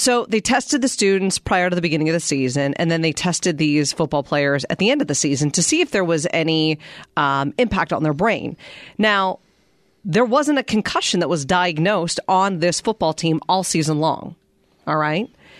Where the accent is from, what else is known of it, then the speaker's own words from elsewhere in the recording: Pennsylvania, United States; I grew up in Western Pennsylvania. Like football, Friday Night Lights is kind of, you know, that of Texas.